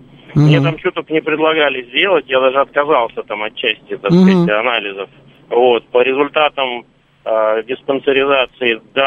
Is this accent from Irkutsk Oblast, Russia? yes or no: no; Moscow, Russia; я вот из Москвы.